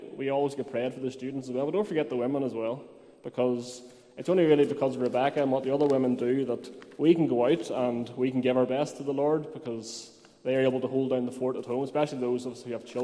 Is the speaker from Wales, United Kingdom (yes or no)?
no; Lurgan, Northern Ireland, United Kingdom; But I'm going to be in Lurgan next week to give my testimony, and I'm from Lurgan